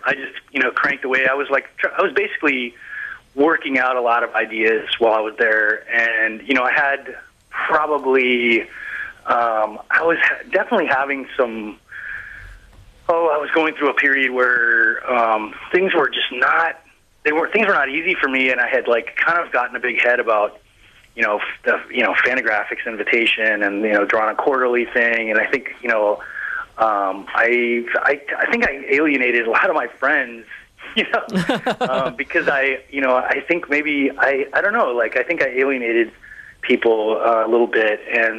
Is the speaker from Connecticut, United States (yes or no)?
no; Denver, Colorado, United States; No, I spent a good part of my life growing up in Denver, and like, you know, I love the fact, you know, I can go and see my family there